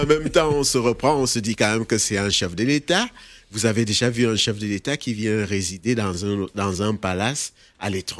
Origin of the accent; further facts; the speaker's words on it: South, Cameroon; moi je viens de la région de Paul Biya, le sud du Cameroun